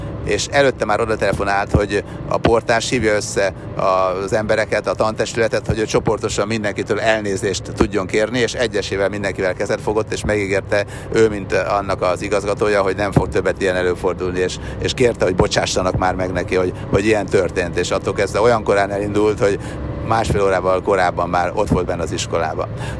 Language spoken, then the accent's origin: Hungarian; Sopron, Győr-Moson-Sopron, Hungary; hát nem azt mondom, nőttem fel, mert ugye soproni gyerek vagyok